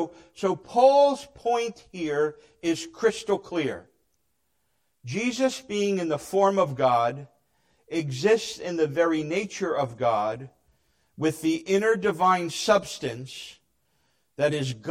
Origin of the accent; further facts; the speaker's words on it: New Jersey, United States; accent: Jersey; It's my Jersey accent. It's I can't even say human. You know what I mean. I drop the H, okay? We drop letters in New Jersey a lot.